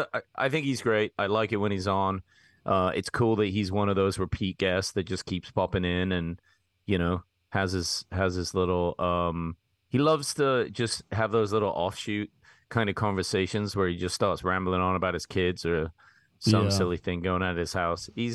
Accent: England, United Kingdom; I mean, being English, you know, mostly our cars suck.

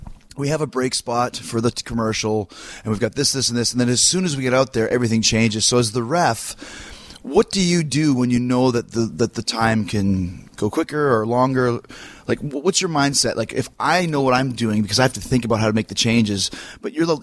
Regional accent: Canada; Well, of course. I'm from Canada.

